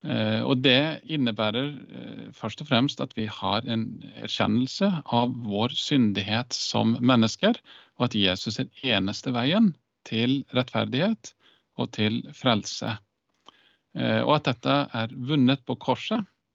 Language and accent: Norwegian; Iceland; moved away as an adult; now in Norway; jeg hatt svenske, født og oppvokst på Island, bodde i Norge siden jeg var 21